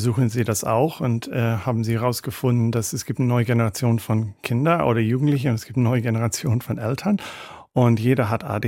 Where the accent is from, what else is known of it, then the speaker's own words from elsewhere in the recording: Ireland; German is a second language; Ich komme aus Irland, ein kleines Land, wir wollen uns auch abkapseln.